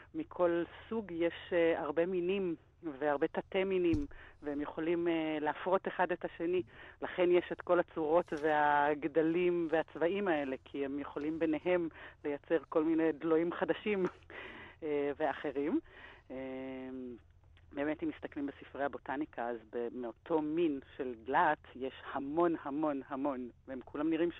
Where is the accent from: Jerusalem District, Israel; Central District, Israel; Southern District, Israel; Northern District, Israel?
Jerusalem District, Israel; Jerusalem; אני ירושלמית במקור, גדלתי בירושלים